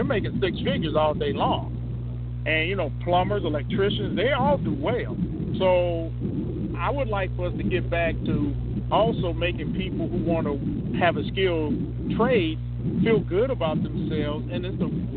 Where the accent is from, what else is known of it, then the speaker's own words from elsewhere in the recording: Chicago, Illinois, United States; I grew up on Southside Chicago.